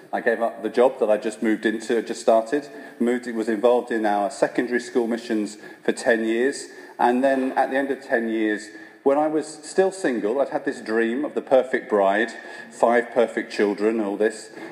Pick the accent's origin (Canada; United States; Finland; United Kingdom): United Kingdom; London; I grew up in West London. I'm an only child. My parents still live in Hayes in West London, and I'm now a priest of the Northampton Diocese